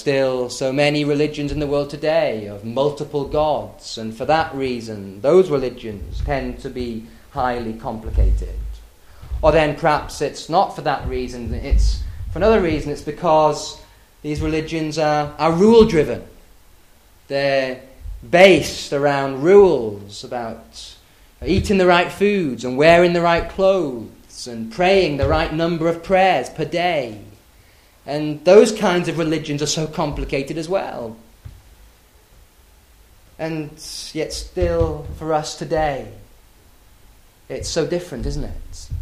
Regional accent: Thirsk, Yorkshire and the Humber, United Kingdom; I come originally from Thirsk, a small market town in North Yorkshire.

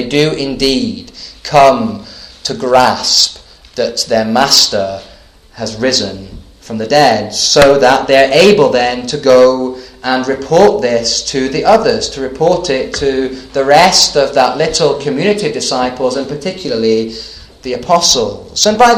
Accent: Thirsk, Yorkshire and the Humber, United Kingdom; When I was a boy growing up in Thirsk, at our local swimming pool

